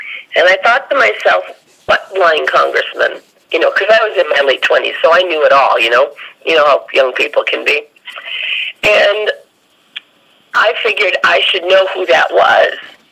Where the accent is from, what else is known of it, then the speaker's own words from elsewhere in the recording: Fargo, North Dakota, United States; I grew up in Fargo, North Dakota, where I knew the blind rug weavers, the blind door-to-door salesmen, the blind janitors, and so on.